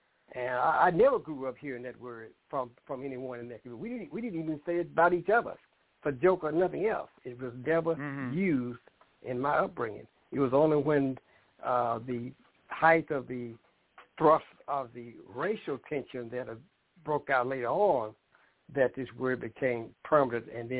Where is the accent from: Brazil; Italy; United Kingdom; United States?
United States; Mound Bayou, Mississippi; So I was born there. But again, growing up in Mount Bayou, that was the town where we got our substance and our visit there with my dad.